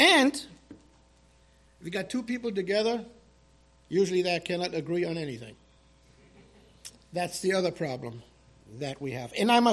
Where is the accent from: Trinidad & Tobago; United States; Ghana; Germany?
Germany; When I grew up in Germany